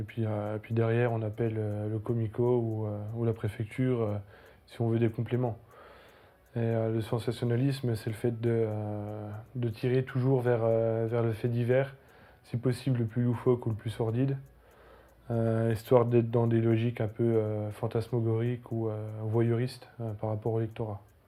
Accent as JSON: {"language": "French", "town": "Besançon", "region": "Bourgogne-Franche-Comté", "country": "France", "said": "J'ai 29 ans. Je vis à Besançon, donc dans le quartier de Planoise, voilà, comme mon nom l'indique."}